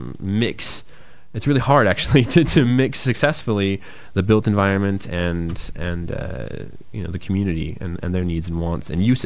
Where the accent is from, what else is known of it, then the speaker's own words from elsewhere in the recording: Detroit, Michigan, United States; I am from the States, from a state called Michigan, notably Detroit, the city of Detroit. That's where my accent's from. Apparently, some people say I have a soft accent